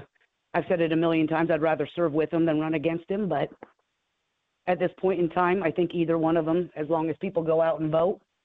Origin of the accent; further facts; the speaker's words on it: Dexter, United States; Yeah, I was born and raised in Dexter. I've been part of West Central Valley since it started.